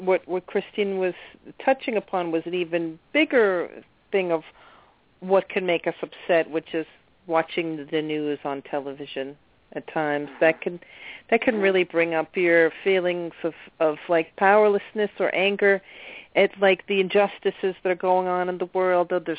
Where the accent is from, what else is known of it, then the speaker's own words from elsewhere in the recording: New York City, New York, United States; I'm from New York City.